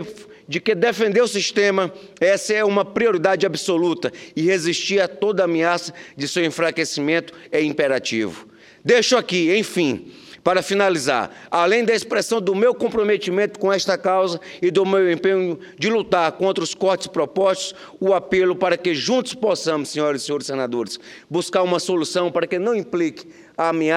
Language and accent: Portuguese; Cruzeiro do Sul, Acre, Brazil; no meu município, na minha terra natal, que se chama Cruzeiro do Sul